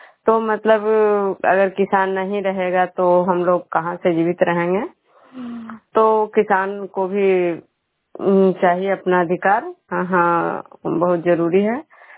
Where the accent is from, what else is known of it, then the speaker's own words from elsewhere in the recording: Bishnupur, Bihar, India; मैं विष्णुपुर ग्राम खड्डा पंचायत नालंदा जिला नगरनौसा प्रखंड की निवासी हूँ।